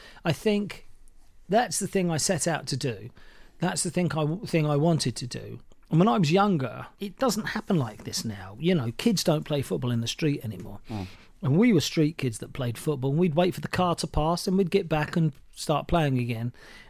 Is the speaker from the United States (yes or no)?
no; Watford, East of England, United Kingdom; I'm from Watford originally